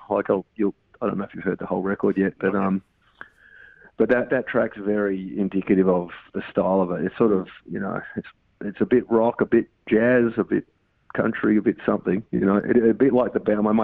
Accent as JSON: {"language": "English", "town": "Perth", "region": "Western Australia", "country": "Australia", "tie": "born or raised there", "said": "I grew up in Perth, so I love West Coast stuff."}